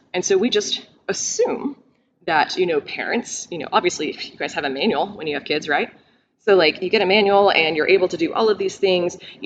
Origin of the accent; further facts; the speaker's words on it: Texas, United States; Again, I come from Texas where it's not easy to find your resources.